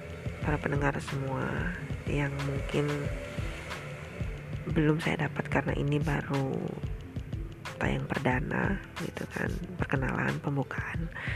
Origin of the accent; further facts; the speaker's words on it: Bandung, West Java, Indonesia; saya ini tinggal di Bandung, asli orang Bandung. Gak asli-asli juga sih, ibu saya orang Jawa, Malang, tepatnya Jawa Timur.